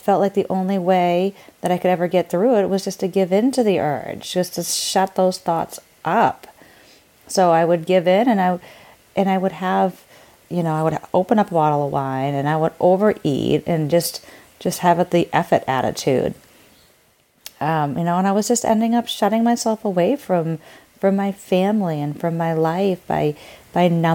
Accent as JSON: {"language": "English", "town": "Boston", "region": "Massachusetts", "country": "United States", "said": "I am from Boston, Massachusetts. I am 43 years old"}